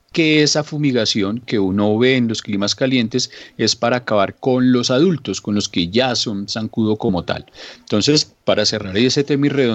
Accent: Girardot, Cundinamarca, Colombia; Yo soy de Girardot y lo viví toda mi vida.

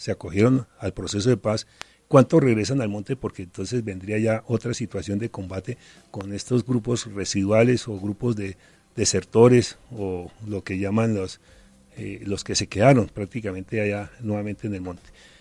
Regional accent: Tinjacá, Boyacá, Colombia; Sí, mi tierra, Tinjacá, Boyacá.

